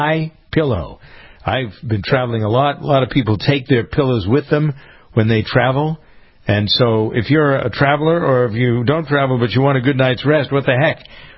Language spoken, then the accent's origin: English; Boston, Massachusetts, United States; people find out I'm from Boston